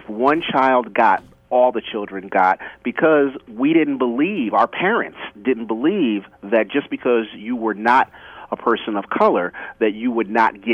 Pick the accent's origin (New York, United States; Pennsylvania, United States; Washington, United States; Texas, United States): New York, United States; White Plains; we grew up in White Plains, New York, and, you know, Al and Jason grew up as next-door neighbors, and I grew up across town.